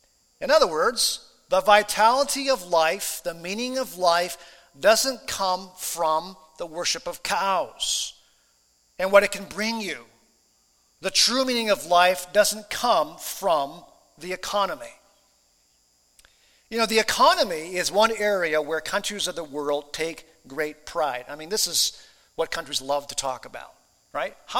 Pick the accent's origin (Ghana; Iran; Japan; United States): Japan; I grew up in Japan, of course, as a missionary kid.